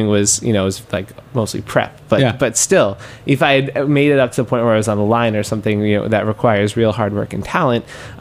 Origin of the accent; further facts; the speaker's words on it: Queens, New York, United States; I grew up in Queens and then went to NYU. And when you grow up in Queens, you're, you know, you're part, at least where I came from in Queens, it feels very much like you're from Queens